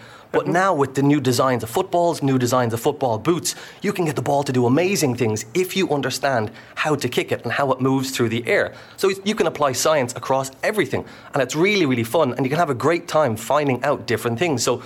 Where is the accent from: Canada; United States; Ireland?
Ireland; Kildare, Leinster; Yes, so I'm from Kildare in Ireland.